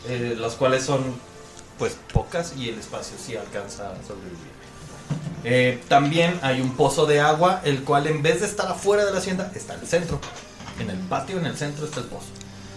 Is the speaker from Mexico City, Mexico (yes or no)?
no; Yucatán, Mexico; Y es mi inexperiencia como yucateco, lo siento.